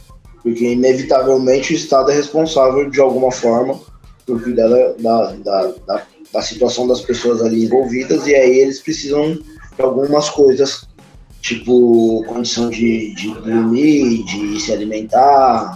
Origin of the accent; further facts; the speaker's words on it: Santo André, São Paulo, Brazil; Bom, sou de Santo André, ABC, São Paulo, né, borda do campo, como dizem por aí.